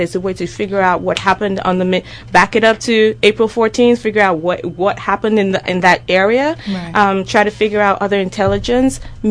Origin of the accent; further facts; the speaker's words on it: Lagos, Nigeria; I was born and raised in Lagos, Nigeria, and so I come from a family of people who are highly educated.